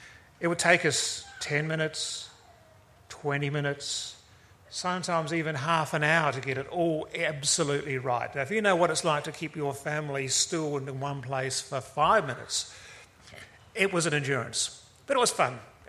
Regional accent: Auckland, New Zealand; I grew up in Auckland, I'm a Kiwi by birth

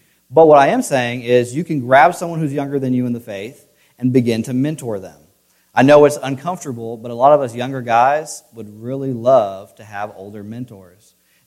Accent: Senegal; now in United States; Growing up in Senegal, we had some poor people.

